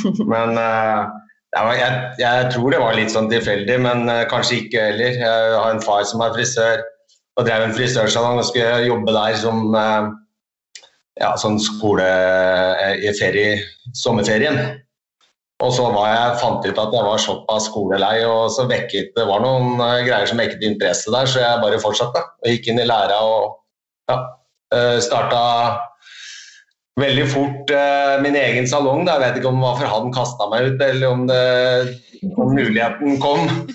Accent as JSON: {"language": "Norwegian", "town": "Hamar", "region": "Innlandet", "country": "Norway", "said": "Jo, det I Hamar. Det der jeg kommer fra."}